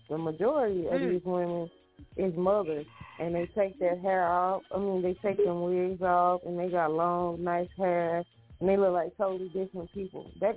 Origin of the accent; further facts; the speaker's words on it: Houston, Texas, United States; Because speaking of lean, y'all know I'm from Houston. I'm from South Park, too. So, you know, whatever that means to y'all. But I definitely, I heard a lot of that growing up.